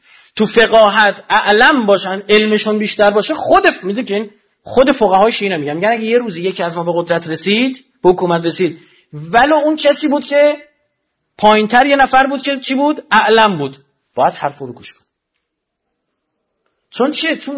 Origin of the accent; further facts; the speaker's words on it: Iran; ما ایرانیم خوب نمیتونیم تلفظ بکنیم